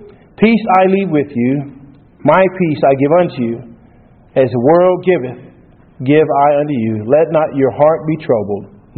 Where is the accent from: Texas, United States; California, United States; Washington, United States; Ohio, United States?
Texas, United States; I grew up in Texas. You know, I grew up, I don't know, suburbs, kind of in the country a little bit. We had 3/4 acre of land.